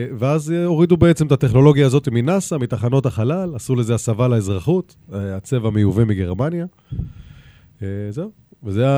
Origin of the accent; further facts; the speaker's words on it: Kfar Giladi, Northern District, Israel; לא, גדלתי בכפר גלעדי, אני בקיבוץ כפר גלעדי, כל המשפחה שם.